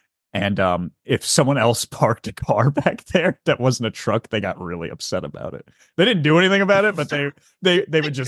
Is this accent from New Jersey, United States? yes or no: yes; New Jersey, United States; I grew up in North Jersey, is a very farmland place.